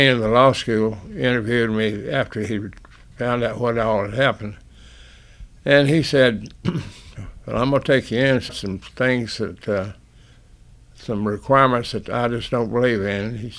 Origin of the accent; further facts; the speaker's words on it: Alabama, United States; now in Melbourne, United States; a doctor from over here in Melbourne who was from my hometown in Alabama.